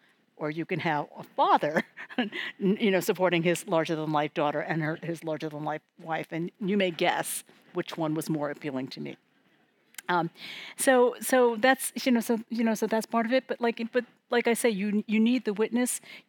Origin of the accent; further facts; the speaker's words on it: United States; born there; first language English; I was born in America, and English is my first language, and I will say, unfortunately, my only language. I speak a little Chinese.